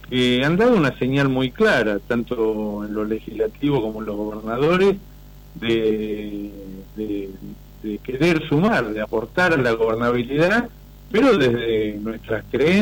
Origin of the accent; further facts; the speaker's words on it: Argentina; Nosotros como argentinos vamos a querer que esto salga lo mejor posible